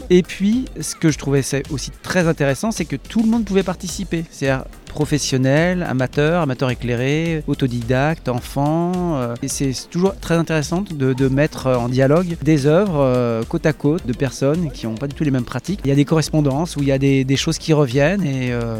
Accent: Nantes, Pays de la Loire, France; Je suis peintre muraliste et artiste dans l'espace public. Et je viens de Nantes, après un cursus traditionnel à l'école des Beaux-Arts de Nantes.

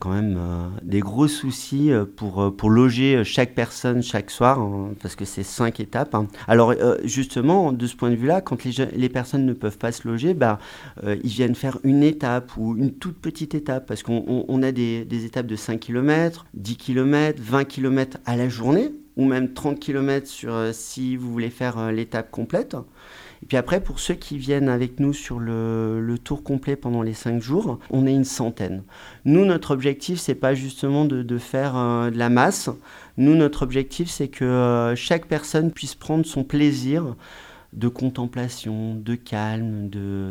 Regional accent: Auvergne-Rhône-Alpes, France; Alors bien sûr, chez nous, dans le Chablais aussi, on a des très bons vignerons.

